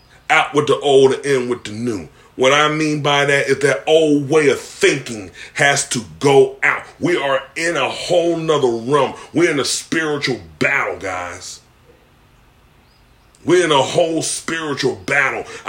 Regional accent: Philadelphia, Pennsylvania, United States; I'm originally from Philadelphia, so I know what Joe Biden has done.

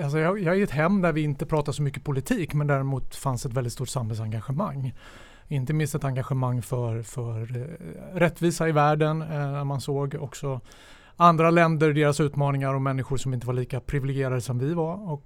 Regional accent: Sollentuna, Stockholm County, Sweden; jag är en trebarnsfar från Sollentuna.

